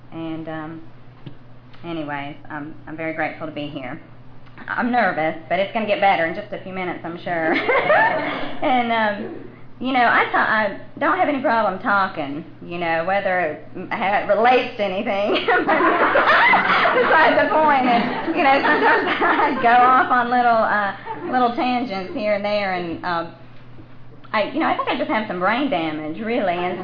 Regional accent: Georgia, United States; also born or lived in Valdosta; now in Norcross, United States; I'm from Middle Georgia, and after 2 years of sobriety, I moved to Valdosta to go to school

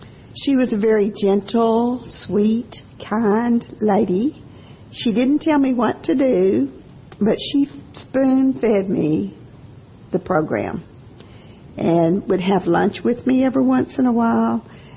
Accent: the South, United States; I'm from the South. She was a Yankee.

